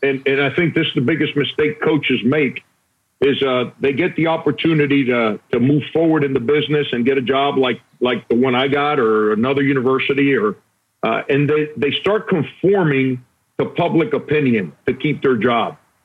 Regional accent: Florida, United States; I grew up in South Florida. I'm a football guy.

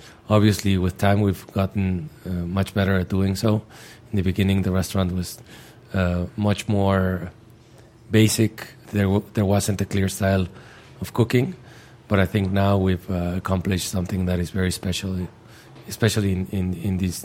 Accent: Mexico; English is a second language; I was born and raised in Mexico, but my grandfather, Enrique, had some Catalonian blood in him

